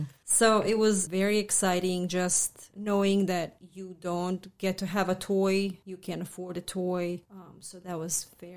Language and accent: English; Bosnia & Herzegovina; now in United States; Okay, so I'm from Bosnia. I grew up pretty much in war. We left Bosnia 1997, and that's when we came to the United States.